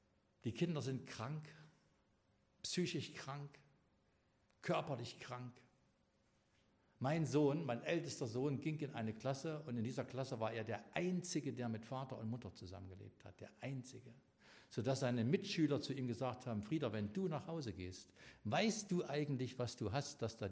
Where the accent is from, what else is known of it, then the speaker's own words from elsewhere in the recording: Jena, Thuringia, Germany; ich komme aus Jena